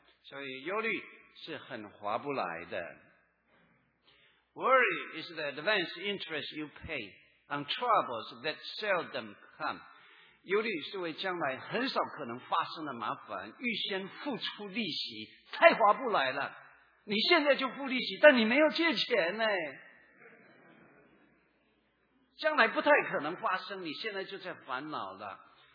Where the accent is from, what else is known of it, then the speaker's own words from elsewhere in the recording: southern Taiwan, Taiwan; 哎呀，我的故乡那里刚好有日本的军队，也有马